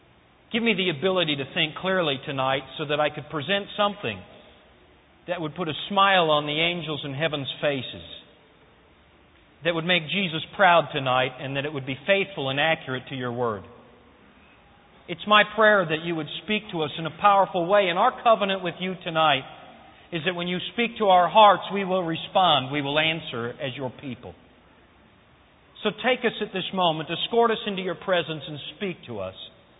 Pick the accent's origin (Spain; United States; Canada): Canada; Northern Canada; I'm from Canada originally. As a matter of fact, I'm from northern Canada, and I lived in places where it snowed 8 or 9 months of the year, and we had 40 below for at least 3 straight months where I grew up